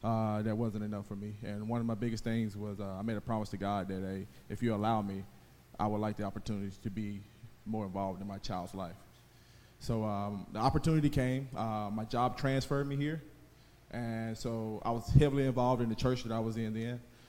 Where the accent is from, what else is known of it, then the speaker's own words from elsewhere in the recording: Huntington, Tennessee, United States; I'm from a small town in West Tennessee called Huntington, Tennessee. If you don't know, it's close to Jackson, Tennessee. It's about 30 minutes northeast of Jackson, Tennessee.